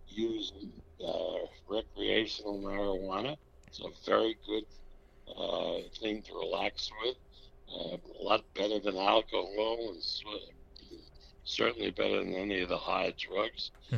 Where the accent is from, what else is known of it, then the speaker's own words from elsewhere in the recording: Las Vegas, Nevada, United States; I come from Las Vegas. I spend a lot of time in California, both states, Nevada and California.